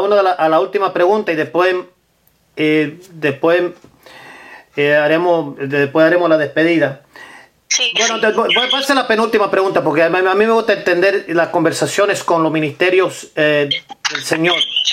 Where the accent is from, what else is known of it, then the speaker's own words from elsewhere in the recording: Cuba; siendo cubano y lector de historia